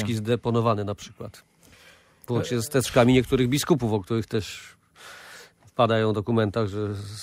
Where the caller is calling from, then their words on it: Poznań, Greater Poland Voivodeship, Poland; witam, jestem waszym słuchaczem z Poznania, słucham was w internecie